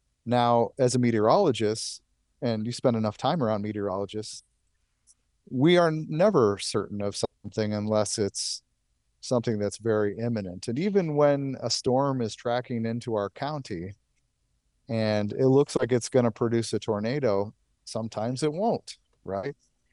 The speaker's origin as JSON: {"language": "English", "town": "Buffalo", "region": "New York", "country": "United States", "tie": "born or raised there", "lives_now": "Champaign-Urbana, United States", "said": "You know, I grew up in Buffalo. I love big snow."}